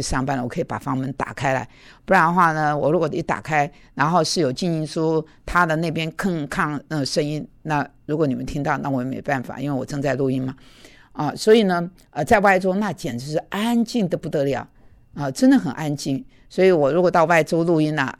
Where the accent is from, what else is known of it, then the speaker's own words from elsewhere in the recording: Taiwan; now in New York, United States; 有点像我们台湾人讲别墅吧